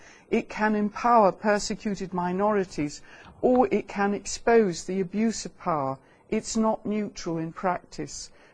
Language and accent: English; Malta; born there; I'm delighted to be invited back to Malta, because I was born here